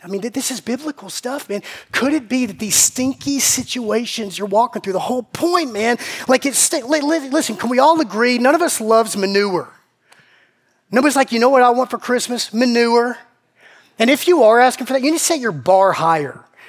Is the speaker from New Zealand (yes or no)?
no; Macon, Georgia, United States; I grew up in Macon. We don't eat figs. We eat fried okra.